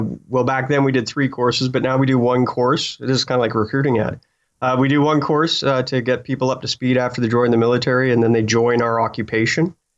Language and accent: English; Kamloops, British Columbia, Canada; born there; I was born, as we discussed, in Kamloops, British Columbia. But I am a border child.